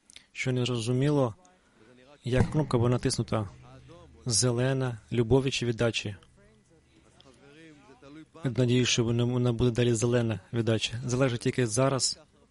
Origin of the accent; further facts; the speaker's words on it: South Africa; Ukrainian is a second language; Я теж з Південної Африки